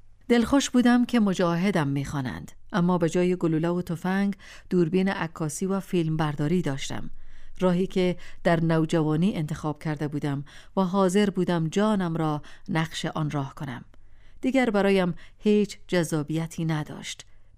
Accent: Kabul, Afghanistan; born there; moved away; روزی که طیاره آریانا از میدان هوایی کابل پرواز کرد و برای آخرین بار زادگاهم کابل را از بالا تماشا کردم

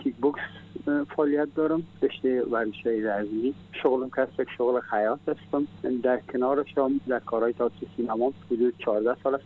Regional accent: Afghanistan; now in Iran; به عنوان یک افغانستانی که من در ایران زندگی میکنم،

